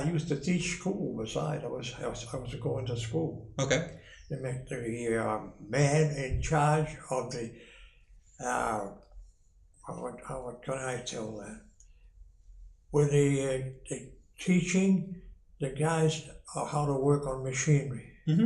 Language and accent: English; Waterville, Maine, United States; born there; I was born in Waterville, Maine. In Waterville. That's where I was born, 1922.